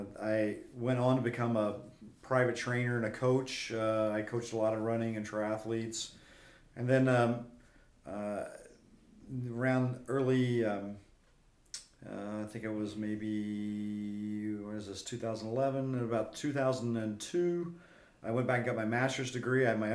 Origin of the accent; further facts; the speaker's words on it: West Virginia, United States; also born or lived in California; I actually grew up in West Virginia, and I was stationed in the Marine Corps out here in California at El Toro